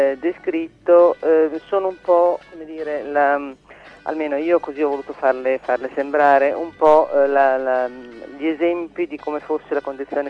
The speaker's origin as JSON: {"language": "Italian", "town": "Milan", "region": "Lombardy", "country": "Italy", "said": "io sono milanese, non posso sapere"}